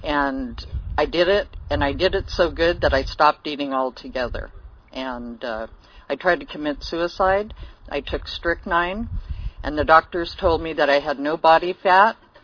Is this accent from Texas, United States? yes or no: no; Hollywood, California, United States; born there; To give you some background, I was born in Hollywood.